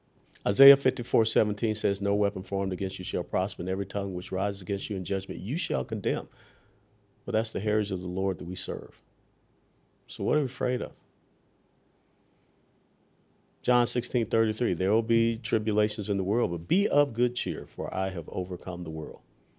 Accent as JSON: {"language": "English", "town": "Atlanta", "region": "Georgia", "country": "United States", "tie": "born or raised there", "said": "Yeah, you, back in Atlanta, my hometown."}